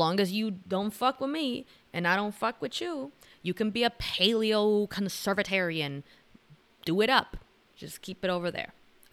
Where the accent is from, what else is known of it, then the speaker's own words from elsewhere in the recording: Miami, Florida, United States; Because I am from Miami, so I wanted to go back.